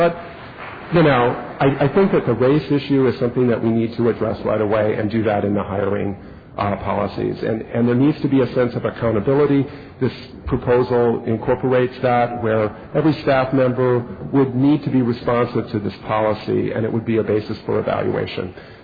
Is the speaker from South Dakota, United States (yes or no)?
no; New York, United States; I'm from the New York listening area